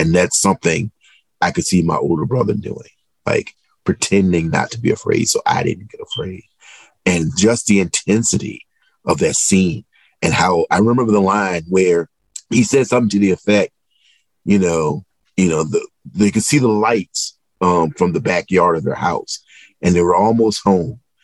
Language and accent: English; Virginia, United States; I'm from Southeastern Virginia.